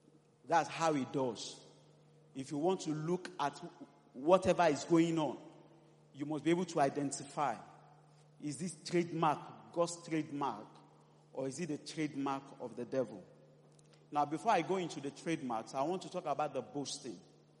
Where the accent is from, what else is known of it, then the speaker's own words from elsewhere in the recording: Festac, Lagos, Nigeria; I lived in Festac. I grew up in Festac. I still live in Festac.